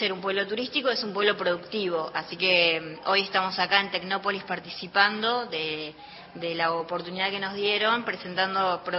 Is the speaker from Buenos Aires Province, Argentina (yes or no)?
yes; Uribelarrea, Buenos Aires Province, Argentina; Yo soy nacida y criada en Uribe